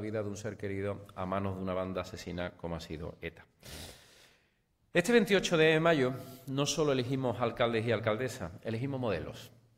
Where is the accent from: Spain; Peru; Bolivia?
Spain; Málaga, Andalusia; como humilde paisano que soy de él, como malagueño